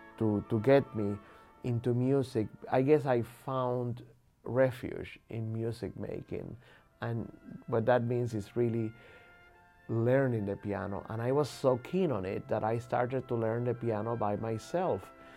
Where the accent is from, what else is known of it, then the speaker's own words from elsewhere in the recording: Puerto Rico; now in United States; the brightness of the memories of when I was growing up in Puerto Rico, but also the sort of gray tones that I have come to know and understand while living here in this part of New York State.